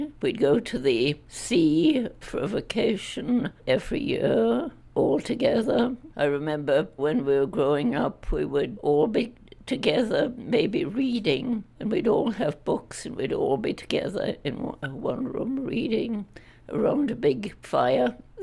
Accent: Yorkshire and the Humber, United Kingdom; I grew up in Yorkshire, north of England.

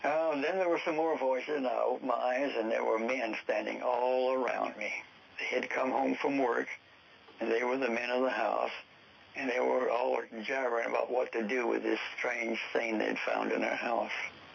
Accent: Louisiana, United States; born there; He says, where were you born? And I said, I was born in Louisiana.

